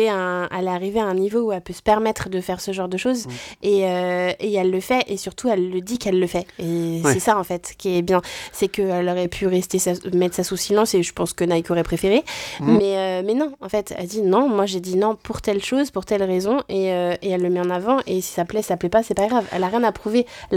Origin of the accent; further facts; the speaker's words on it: Hauts-de-France, France; Ah, chez moi, j'ai grandi dans l'Oise, c'est voilà. Pas très loin, mais l'Oise, la Picardie